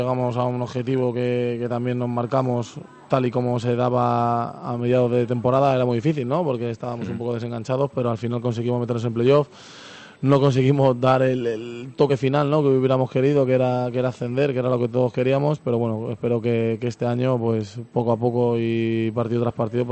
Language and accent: Spanish; Madrid, Community of Madrid, Spain; soy de Madrid, el centro de Madrid